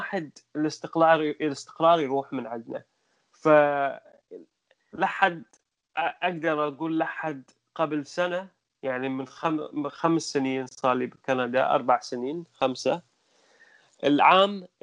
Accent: Iraq; moved away as an adult; now in Canada; أعطيتهم هواية أسباب إنه أنا من العراق وأكل يعني أكو يعني ماكو استقرار بالعراق وماكو أمان

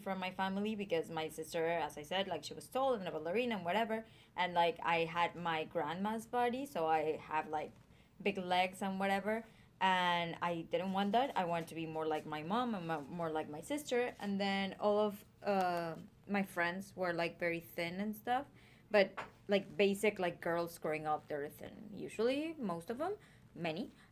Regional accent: Mexico; I grew up in Mexico, and there wasn't any like organic stores yet when I was growing up.

